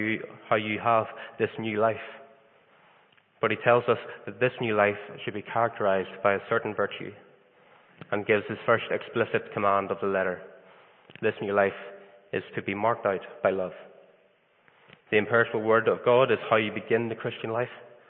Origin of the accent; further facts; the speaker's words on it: Newry, Northern Ireland, United Kingdom; When I'm back home in Ireland, in my hometown, I'm known as a … I have my father's eyes.